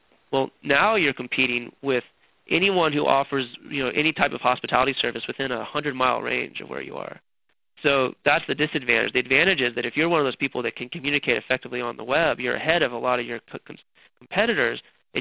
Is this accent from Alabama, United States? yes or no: no; Wichita, Kansas, United States; I grew up in Sedgwick County